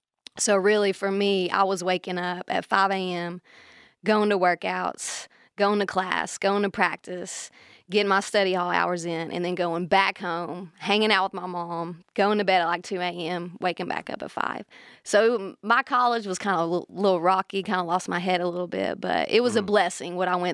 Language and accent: English; Maryville, Tennessee, United States; My dad played at Maryville College, which is a D3 school in my hometown.